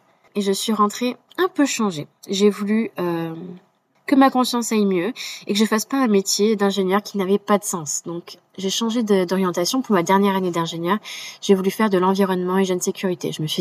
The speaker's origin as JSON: {"language": "French", "region": "Occitanie", "country": "France", "tie": "born or raised there", "said": "j'ai grandi en Ariège, département surnommé Terre Courage."}